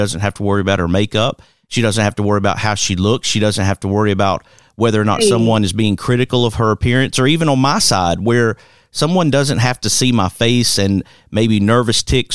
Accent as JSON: {"language": "English", "town": "Birmingham", "region": "Alabama", "country": "United States", "tie": "born or raised there", "lives_now": "North Alabama, United States", "said": "after living in Birmingham, growing up in Birmingham in Central Alabama"}